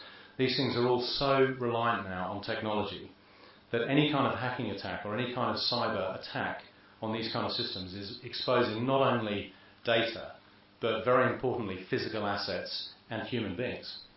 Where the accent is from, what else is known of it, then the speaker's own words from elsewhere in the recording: United Kingdom; Fortunately, being British, I don't have to worry about those anymore because we won't be in Europe next year.